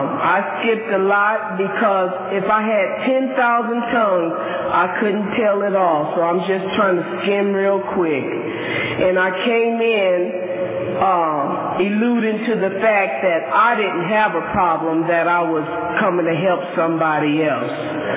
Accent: San Francisco, California, United States; born there; I was born in San Francisco in 1949, and September 15th, my birthday's coming up.

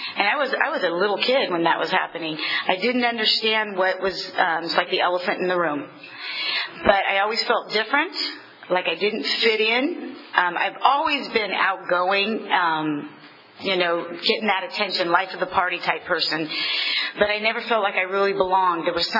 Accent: Fresno, California, United States; I was born and raised in Fresno, and I'm the youngest of three and the only girl.

